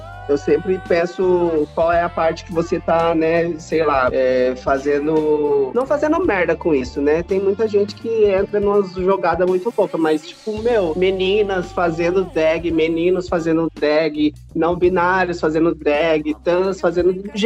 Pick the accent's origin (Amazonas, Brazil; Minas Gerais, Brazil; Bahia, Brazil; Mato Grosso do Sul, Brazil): Mato Grosso do Sul, Brazil; now in São Paulo, Brazil; saí do Mato Grosso do Sul pra vir estudar arte em São Paulo